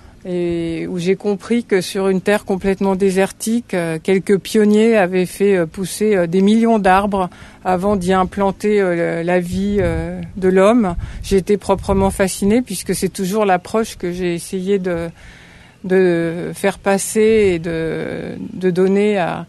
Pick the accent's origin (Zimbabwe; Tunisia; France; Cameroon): France; now in India; je viens de France. Nous sommes aujourd'hui le 14 juillet, le jour de notre fête nationale.